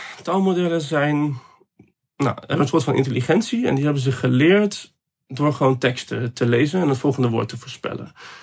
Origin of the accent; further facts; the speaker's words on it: Netherlands; ik ben Nederlander, ik woon in Nederland, ik spreek Nederlands.